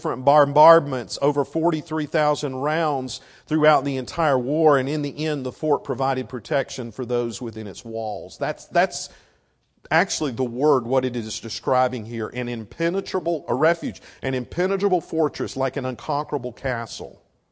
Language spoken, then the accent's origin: English; South Carolina, United States; It was in my home state over Fort Sumter, a fort that stood throughout the entire war that lasted there